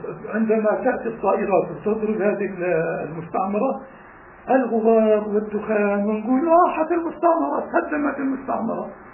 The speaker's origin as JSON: {"language": "Arabic", "region": "Gaza Strip", "country": "Palestine", "tie": "born or raised there", "said": "وبما أنه إحنا كنا تابعين برضو لغزة."}